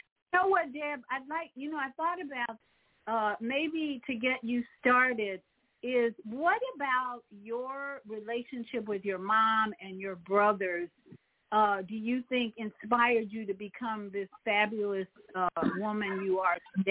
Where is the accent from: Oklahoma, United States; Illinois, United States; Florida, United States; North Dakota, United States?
Illinois, United States; Chicago; She and I grew up in Chicago together.